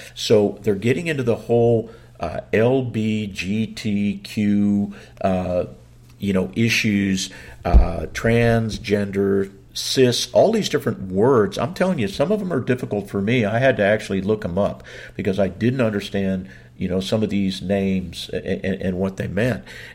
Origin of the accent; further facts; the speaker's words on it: Texas, United States; it's so embarrassing because we're from Texas, and people always sort of consider Texas to be a fairly conservative state.